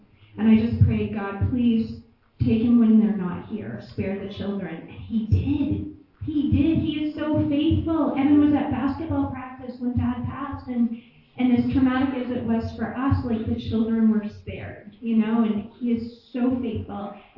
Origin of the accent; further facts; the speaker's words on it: Littleton, New Hampshire, United States; A couple years ago, I was leaving my hometown of Littleton, New Hampshire, and I was driving past my old librarian's trailer.